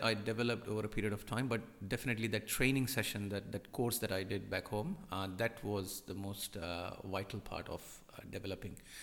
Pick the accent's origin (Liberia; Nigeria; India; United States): India; moved away as an adult; I did my engineering in back in India, my home country. I did my bachelor's there and came here on my master's in IT.